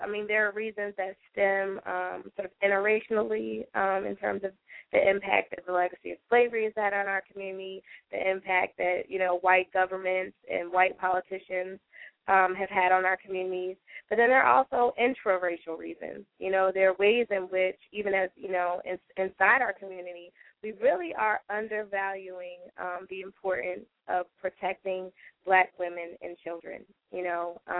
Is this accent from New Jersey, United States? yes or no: yes; New Jersey, United States; And, you know, I'm from New Jersey. I'm from the state that invented Megan's Law